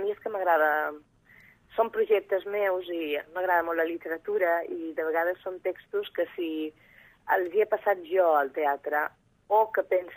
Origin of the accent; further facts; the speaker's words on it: Balearic Islands, Spain; jo soc mallorquina